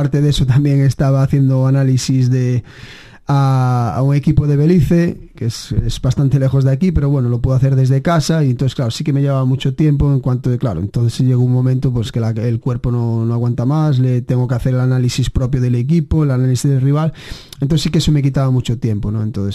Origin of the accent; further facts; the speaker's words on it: Barallobre, Galicia, Spain; bueno, yo soy de Barallobre, o de la Ribera